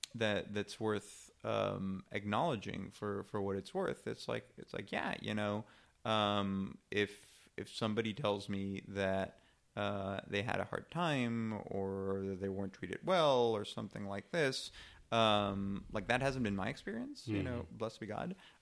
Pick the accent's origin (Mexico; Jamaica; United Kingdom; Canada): Mexico; now in United States; I'm originally from Mexico, but I think I'm very American in this respect.